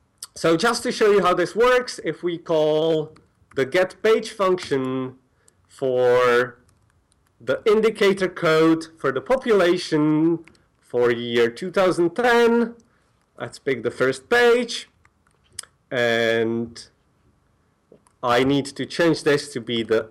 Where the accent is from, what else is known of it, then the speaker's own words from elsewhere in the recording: Czechia; So I'm from Czech Republic